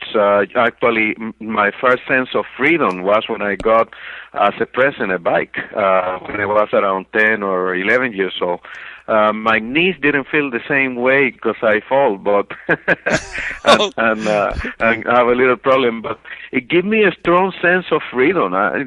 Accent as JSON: {"language": "English", "town": "Arecibo", "country": "Puerto Rico", "tie": "born or raised there", "said": "I grew up in Puerto Rico. Actually, I grew up in a town called Arecibo at the north coast of the island in a public project"}